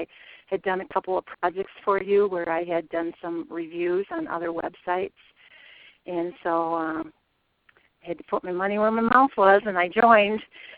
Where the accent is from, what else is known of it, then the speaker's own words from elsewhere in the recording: Illinois, United States; I'm from Northern Illinois, about 70 miles west of Chicago.